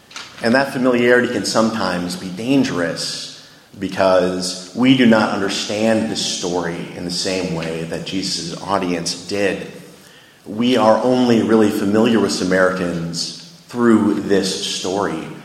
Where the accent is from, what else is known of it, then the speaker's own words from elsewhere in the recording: Iowa City, Iowa, United States; I grew up in Iowa City, Iowa.